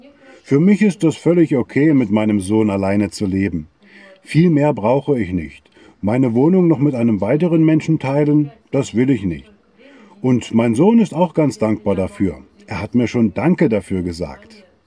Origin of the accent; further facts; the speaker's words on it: Khabarovsk, Khabarovsk Krai, Russia; also born or lived in Kursk; Dort haben wir lange gelebt. Ich bin in Chabarowsk zur Schule gegangen und auch auf die Universität.